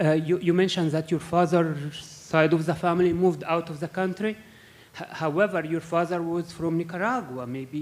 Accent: Egypt; She asked me, where am I from? I told her I'm from Egypt.

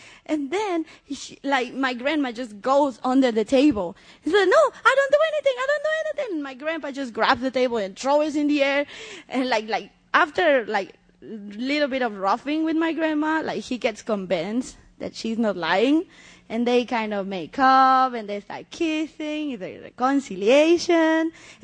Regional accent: Mexico City, Mexico; now in Chicago, United States; I was born and raised in Mexico City, you can tell. I just moved to Chicago recently.

